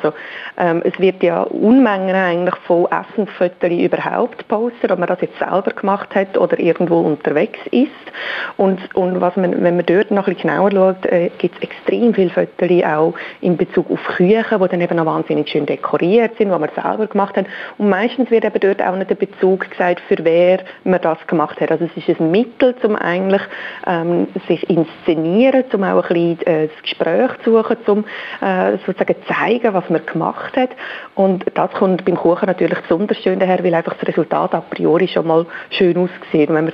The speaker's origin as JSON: {"language": "German", "region": "Aargau", "country": "Switzerland", "said": "als Aargauerin natürlich die Aargauer Rüebli-Torte"}